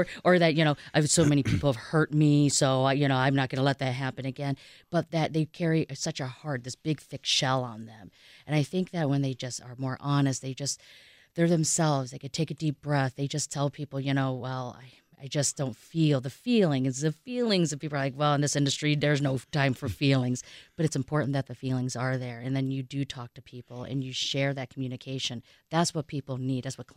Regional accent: Indiana, United States; No, they're in Indiana. I grew up in Indiana, the Notre Dame area.

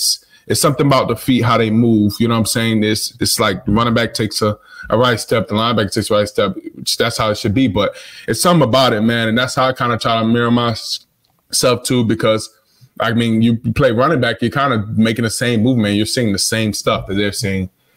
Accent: North Carolina, United States; He was at Plantation. I came down from North Carolina.

